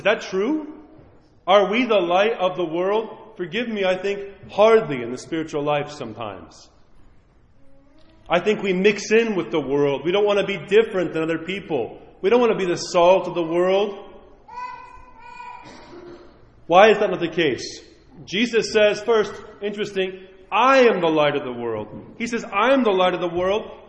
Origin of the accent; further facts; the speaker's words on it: New York, United States; I'm from New York.